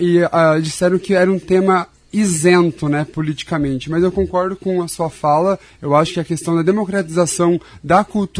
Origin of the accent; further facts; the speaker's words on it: Moreira Sales, Paraná, Brazil; Meus pais frequentaram muito o cinema, inclusive eles se conheceram no cinema da minha pequena cidade chamada Moreira Salles